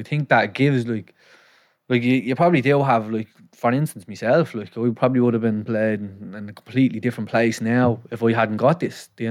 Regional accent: Dublin, Leinster, Ireland; I'm from Liberty House, small little flats in Railway Street.

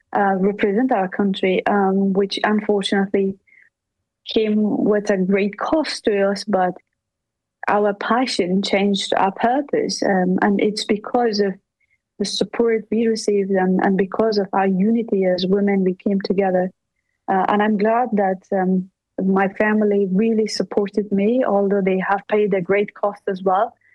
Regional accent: Pakistan; now in Afghanistan; We came back to Afghanistan with different mindset because we grew up in Pakistan early on. Many refugees, Afghan refugees, came back.

